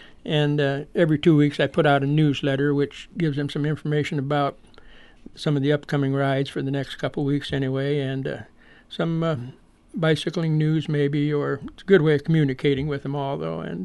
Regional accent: Carroll, Iowa, United States; Well, I was born and raised in Carroll, and I came down here for my second teaching job.

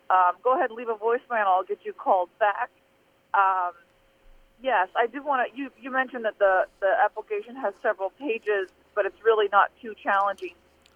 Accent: Atlantic, Iowa, United States; also born or lived in Elkhorn; I grew up between Atlantic and Elkhorn, and I went to school in Atlantic. I graduated in 2004.

